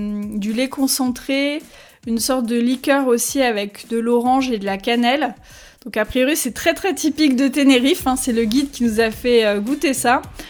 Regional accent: France; même si on est français et qu'on est assez chauvin sur le fromage

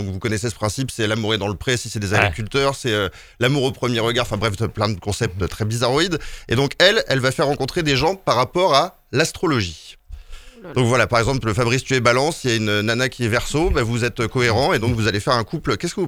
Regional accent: North, France; je suis du Nord

